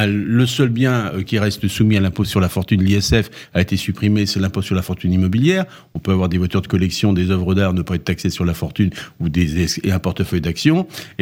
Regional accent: Nantes, Pays de la Loire, France; Moi, je suis de Nantes.

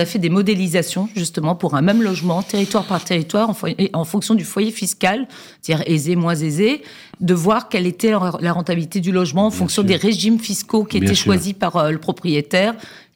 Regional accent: Brittany, France; je suis pugnace, je suis bretonne, donc je suis tenace jusqu'au bout.

